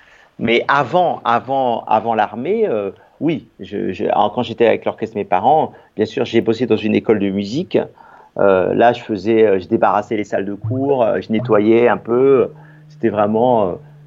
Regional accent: Paris, Île-de-France, France; moi, je suis né à Paris, j'ai grandi à Paris.

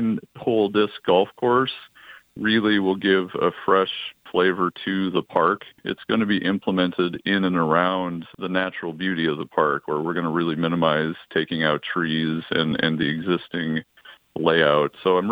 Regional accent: Denison, Iowa, United States; So I'm originally from Denison, Iowa, so Western Iowa. We moved here in 99

